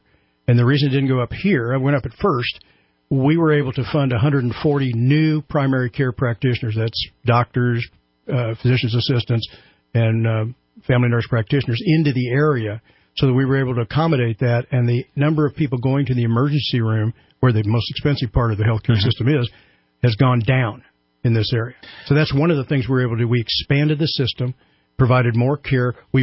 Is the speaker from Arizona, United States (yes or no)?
yes; Arizona, United States; Yeah, I was raised in Southern Arizona, so right. I used to play football against those guys.